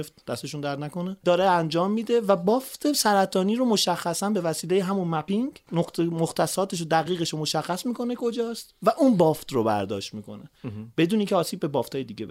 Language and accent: Persian; Iran; این وظیفه ما ایرانی هاست برای پیشرفت کشورمون، برای خاکمون، برای آبادی کشورمون تلاش کنیم.